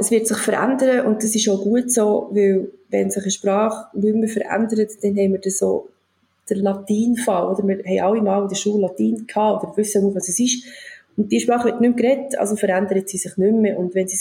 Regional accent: Bern, Switzerland; Aber wie man hört, komme ich ja selber aus dem Raum Bern.

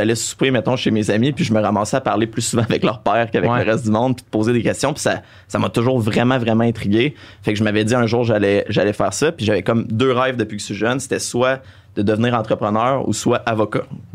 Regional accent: Quebec City, Quebec, Canada; also born or lived in Baie-Comeau; moi, je suis né à Baie-Comeau. J'ai grandi après ça à Québec, la quatrième année.

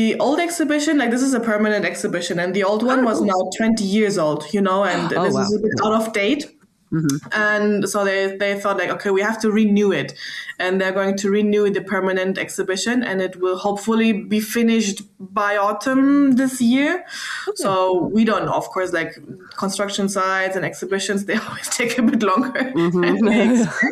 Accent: Berlin, Germany; English is a second language; So I'm from Berlin, and I studied there my bachelor and master's prehistoric archaeology.

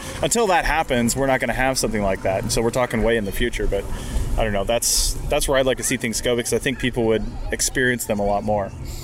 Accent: West Coast, United States; even for me growing up on the West Coast

